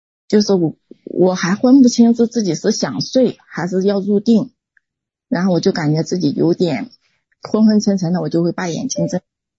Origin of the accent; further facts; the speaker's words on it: Anhui, China; 就是我老家是安徽人，就是说我们那里的人他会吃那个生葱生蒜